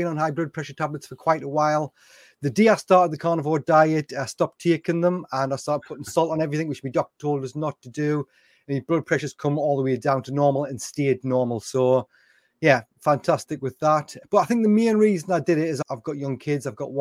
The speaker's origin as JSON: {"language": "English", "region": "North East England", "country": "United Kingdom", "lives_now": "Essex, United Kingdom", "said": "I'm 46-year-old from the UK. Most people from the UK will be able to tell by my accent that I'm from up in the northeast of England, but I actually live down closer to London area now in a county called Essex. Been here for about 9 years now"}